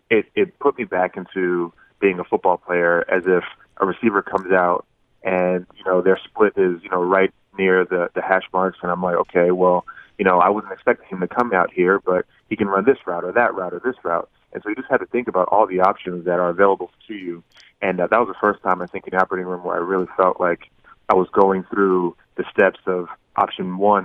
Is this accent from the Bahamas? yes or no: yes; Bahamas; now in United States; As you know, I'm from the Bahamas, and it was hard.